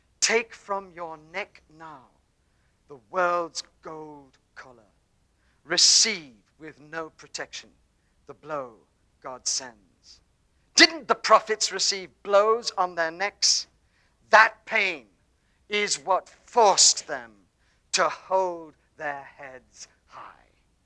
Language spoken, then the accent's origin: English; England, United Kingdom; It's just that I'm English.